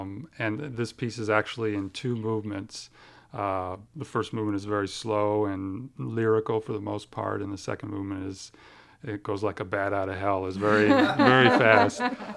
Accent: Vermont, United States; now in Houston, United States; I'm in Houston. I've been at Rice University in Houston for 16 years now, although I grew up on the East Coast in Vermont.

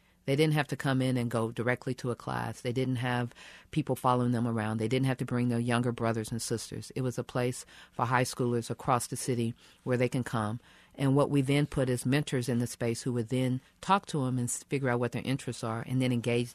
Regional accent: Kansas City, Missouri, United States; growing up in Kansas City, we spent a lot of time at the school.

